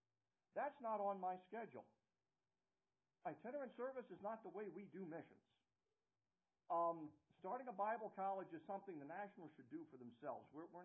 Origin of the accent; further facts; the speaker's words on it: Alaska, United States; because I'm from Alaska and I wanted a wood stove